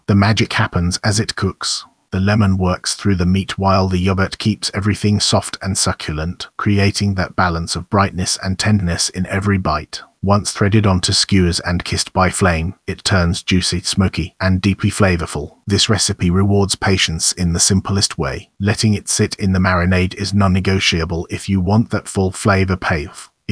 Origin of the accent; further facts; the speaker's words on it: Greece; inspired by the souvlaki, small pieces of grilled skewered meat I grew up eating in Greece.